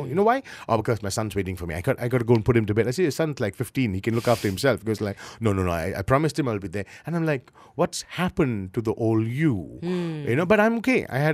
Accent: Penang, Malaysia; because I'm from Penang

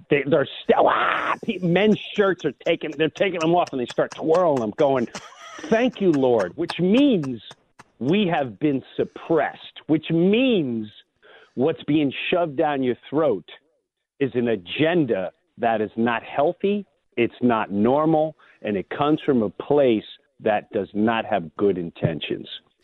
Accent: Valley Stream, New York, United States; Valley Stream. We bordered with Queens.

